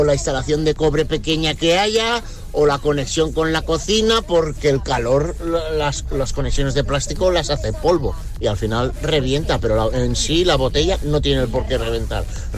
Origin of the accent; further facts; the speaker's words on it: Villarreal, Valencian Community, Spain; de Villarreal, soy fontanero